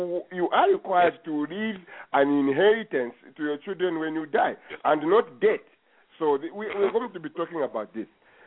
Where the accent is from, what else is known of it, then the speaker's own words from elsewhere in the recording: India; I think as an Indian, you would say the sky is the limit here.